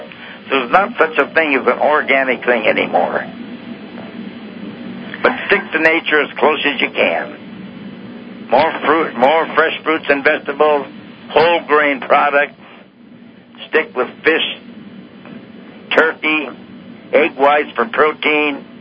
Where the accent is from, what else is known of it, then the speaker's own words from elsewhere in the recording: San Francisco, California, United States; born there; also born or lived in Hollywood; I was born in San Francisco